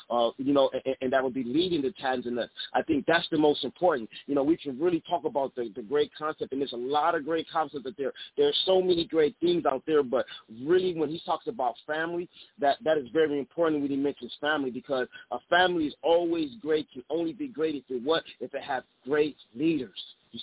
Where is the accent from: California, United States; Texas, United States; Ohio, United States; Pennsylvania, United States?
California, United States; Compton; You know, I'm from Compton, so I've seen what we can build from a negative mindset in a sense.